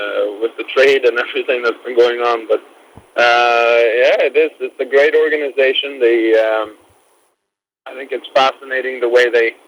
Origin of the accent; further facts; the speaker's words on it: Winnipeg, Manitoba, Canada; I've known since I grew up in Winnipeg.